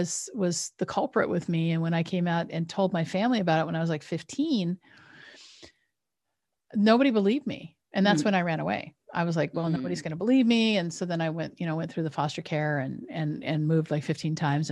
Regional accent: Washington, United States; So I grew up in Southeastern Washington State and in the town that I grew up, there's a church on every corner. And so I was raised Catholic.

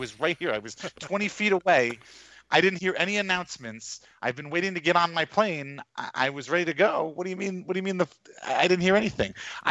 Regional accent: New York, United States; I'm from New York and I went to college in New Orleans.

